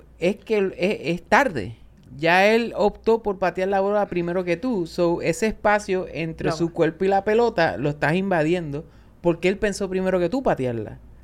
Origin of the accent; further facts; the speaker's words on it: Mexico; Yo soy mexicano.